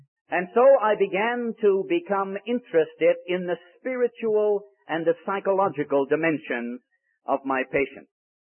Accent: Ireland; born there; I was born in Ireland, and I discovered one of my compatriots here tonight

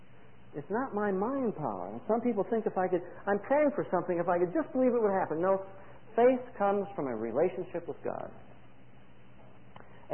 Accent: Riverside, California, United States; where Jim and I grew up in Riverside, a very hot climate.

